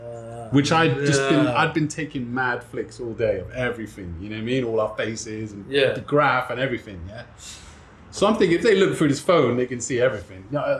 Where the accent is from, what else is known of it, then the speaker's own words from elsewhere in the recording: England, United Kingdom; I'm here from England, man.